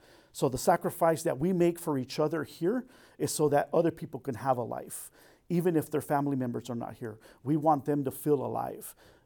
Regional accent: Los Angeles, California, United States; My wife and I, our whole family, we're both from Los Angeles, and so we connected really well.

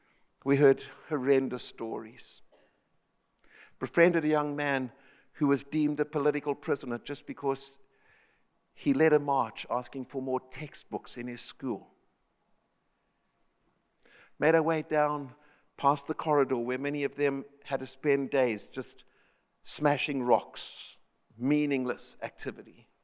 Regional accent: South Africa; Carol and I grew up in South Africa.

